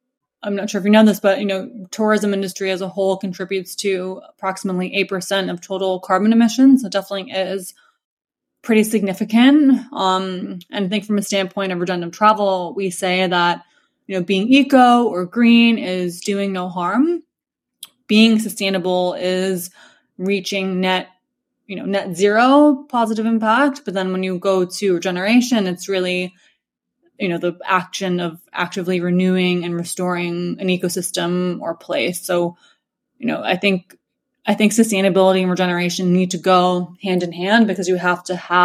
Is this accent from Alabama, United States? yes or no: no; New York, United States; also born or lived in Hong Kong; My parents are both from Hong Kong, but I was born in New York. So I spent much of my childhood going between New York and Hong Kong.